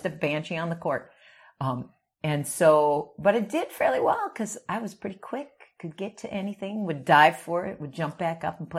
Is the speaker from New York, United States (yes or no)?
no; Phoenix, Arizona, United States; I born and raised in Phoenix, Arizona. Grew up in the central part of Phoenix now. Wasn't at the time, was pretty much north end of Phoenix. But in that Metro Center area, went to Cortez High School.